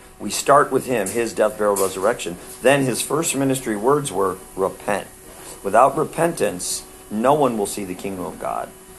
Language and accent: English; Wisconsin, United States; also born or lived in Missouri; I grew up in central Wisconsin, and then we lived in central Missouri for a while.